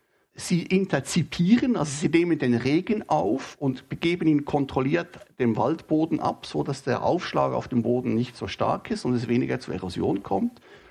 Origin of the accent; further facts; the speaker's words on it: Switzerland; Ich komme aus der Schweiz, ich habe lange Zeit fast nur Gebirgsforschung gemacht.